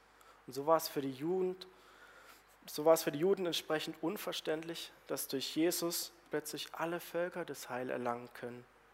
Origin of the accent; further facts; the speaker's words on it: Baden-Württemberg, Germany; Ich komme aus der Nähe von Freiburg in einem beschaulichen Dörfchen, wo die Katholiken sonntags in den Gottesdienst gehen und die anderen Christen ins nächstgelegene Städtchen, auch in ihren Gottesdienst.